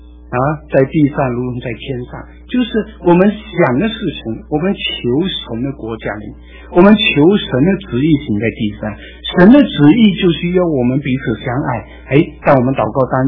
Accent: China; 那我们自己中国人对于自己十几亿的同胞啊，我们现在中国啊

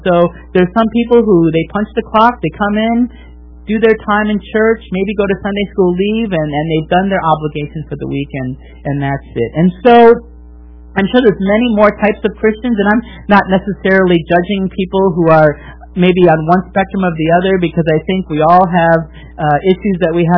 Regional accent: Wisconsin, United States; my favorite hometown, I grew up in Wisconsin, so my football team, NFL team, I follow is the Green Bay Packers.

